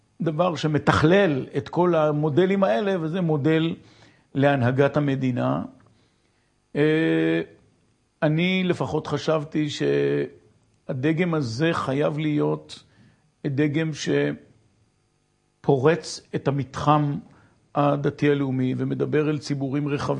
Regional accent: Ein Gev, Northern District, Israel; אני גדלתי בקיבוץ עין גב

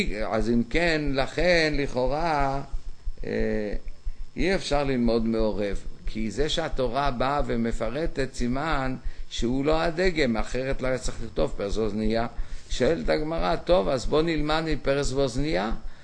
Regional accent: Jerusalem, Jerusalem District, Israel; אנחנו גדלנו כאן בירושלים

